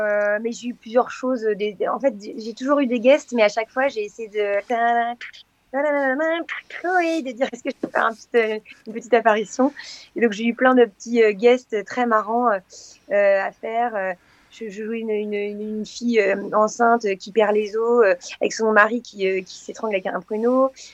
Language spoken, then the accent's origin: French; Vernon, Normandy, France; je viens de Vernon dans l'Eure, la Normandie.